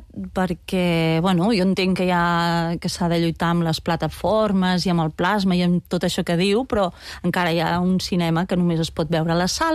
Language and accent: Catalan; Banyoles, Catalonia, Spain; moved away as an adult; now in Barcelona, Spain; jo soc de Banyoles i vaig sortir de Banyoles marxar de Banyoles als 18 anys.